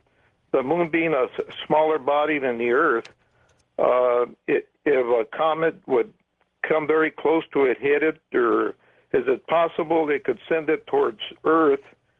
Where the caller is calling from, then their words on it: Cerritos, California, United States; Well, I'm calling from Cerritos, Los Angeles, and I'll post a question to Jim.